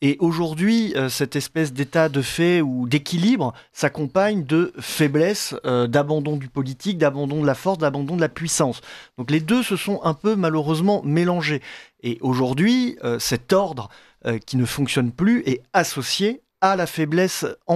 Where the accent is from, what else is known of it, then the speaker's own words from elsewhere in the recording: France; comme nous n'exprimons pas nous-mêmes en tant que Français et Européens la moindre parcelle de puissance